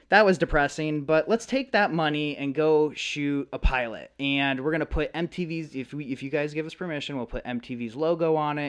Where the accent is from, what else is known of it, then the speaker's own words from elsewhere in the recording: Midwest, United States; making movies in growing up in the Midwest, and making movies in middle school and high school